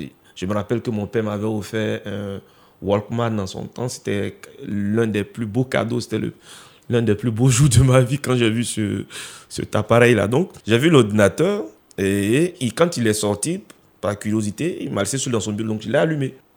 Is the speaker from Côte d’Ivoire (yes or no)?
yes; Bondoukou, Zanzan, Côte d’Ivoire; also born or lived in Yamoussoukro / Morophée; Donc, j'ai grandi à Morophée, ma tendre enfance à Morophée, avant que mes parents n'aménagent à Bondoukou, dans le nord-est de la Côte d'Ivoire, pardon. Et j'ai fait tout mon parcours là-bas jusqu'au bac.